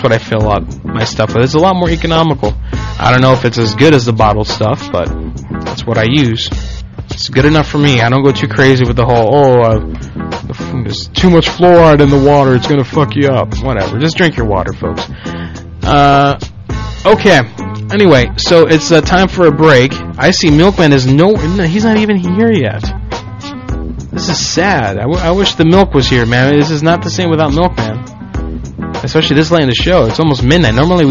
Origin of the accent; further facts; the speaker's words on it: Florida, United States; I grew up here in Florida.